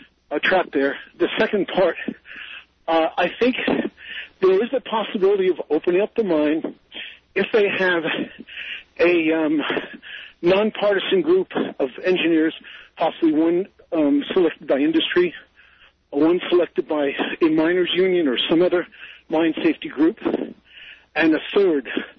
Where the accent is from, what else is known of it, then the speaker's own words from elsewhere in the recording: Virginia, United States; The Tidewater.